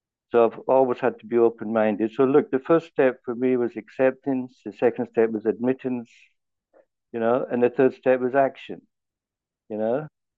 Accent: Melbourne, Victoria, Australia; I'm from Melbourne in Australia, of course

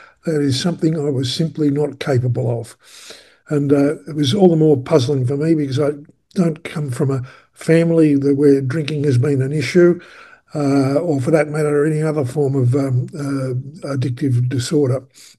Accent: Melbourne, Victoria, Australia; I come from Melbourne in Victoria, Australia.

